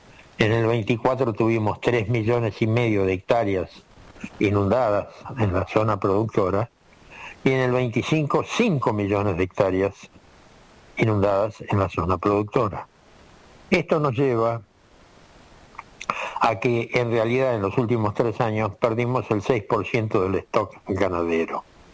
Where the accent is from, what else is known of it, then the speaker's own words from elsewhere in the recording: Argentina; que nosotros como argentinos despreciamos